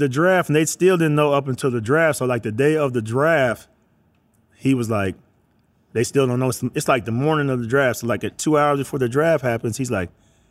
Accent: Arizona, United States; Like, I'm from Arizona, so I see rain probably 15 days out the year.

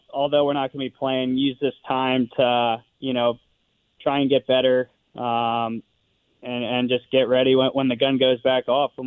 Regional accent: Burtonsville, Maryland, United States; also born or lived in Takoma Park / Rockville; I was born in Tacoma Park, and now they run with it and say I'm from Tacoma Park. I grew up in Burtonsville, Maryland. We moved to Rockville inside Manor Country Club my junior, senior year of high school

